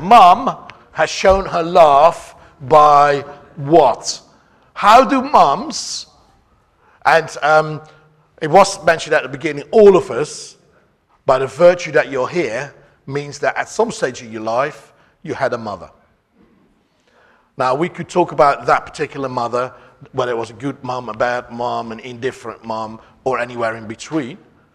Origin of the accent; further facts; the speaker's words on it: Eastbourne, South East England, United Kingdom; I heard of Brighton. I'm from Eastbourne. I didn't know there was anything in between.